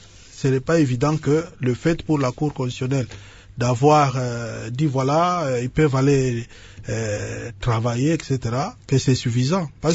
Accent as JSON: {"language": "French", "country": "DR Congo", "said": "nous ne pouvons pas, ici, chez nous, au Congo, parler de démocratie sans regarder ce qui se passe ailleurs"}